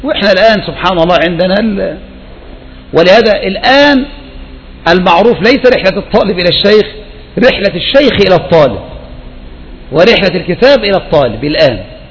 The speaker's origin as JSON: {"language": "Arabic", "country": "Egypt"}